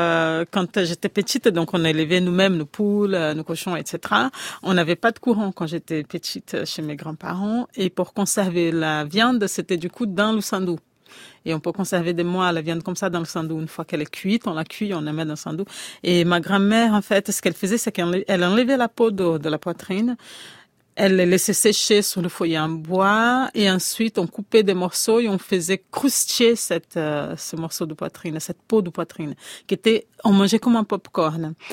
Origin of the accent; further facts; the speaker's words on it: Minas Gerais, Brazil; C'est un petit plat de Minas Gerais, de là où j'ai grandi.